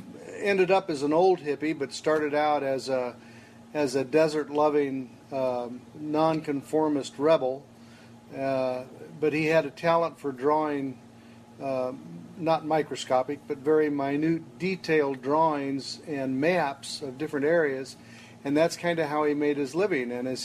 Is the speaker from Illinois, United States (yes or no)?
yes; Springfield, Illinois, United States; We are on Route 66, and I was pretty much born and raised on Route 66, just north of here in a house on the highway, and my dad got this property back in the 40s and built a restaurant on South 6th Street